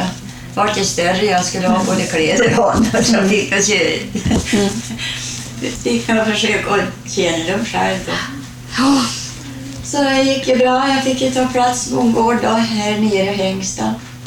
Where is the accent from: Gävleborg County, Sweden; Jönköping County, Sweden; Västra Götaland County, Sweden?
Gävleborg County, Sweden; Ljusdal; now in Indal, Sweden; jag är egentligen född i Lagfors i Ljusdorp, fast nu de flyttade till Bredsjön föräldrarna. Så jag har ju liksom haft min barndom där uppe.